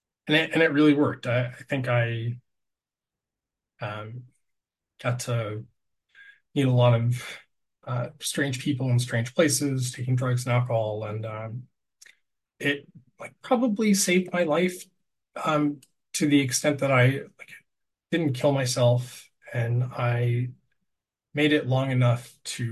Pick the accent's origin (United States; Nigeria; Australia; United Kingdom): United States; Los Angeles, California; also born or lived in New York City; I was born in New York City. I grew up in Los Angeles.